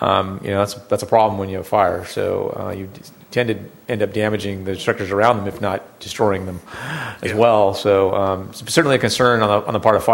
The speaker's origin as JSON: {"language": "English", "town": "Fresno", "region": "California", "country": "United States", "said": "Well, I'm from Fresno. Doesn't need a permit in Fresno."}